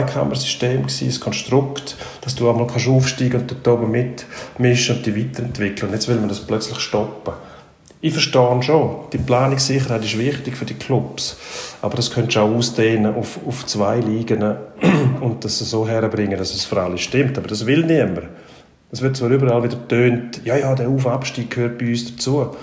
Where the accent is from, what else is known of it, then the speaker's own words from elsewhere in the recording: Switzerland; Aber bei uns in der Schweiz ist das nordamerikanische System einfach zu implementieren, ohne alle Begleitumstände.